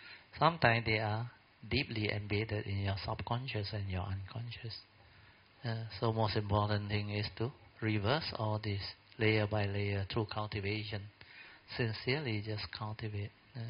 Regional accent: Alor Setar, Kedah, Malaysia; Then I'm from Alostar. Then somehow, just third year training, I was sent there.

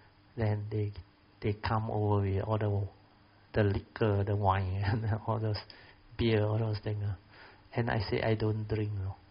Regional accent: Alor Setar, Kedah, Malaysia; And I was sent to Penang, where my hometown is in Alostar.

